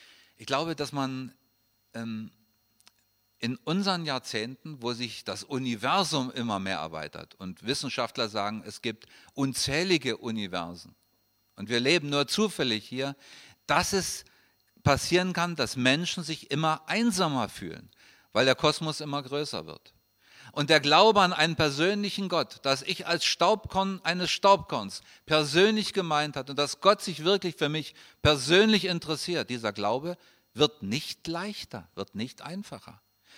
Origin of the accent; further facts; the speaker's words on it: Saxony, Germany; Ich komme ja aus der Gegend, wo die Herrnhuter Losungen gezogen werden.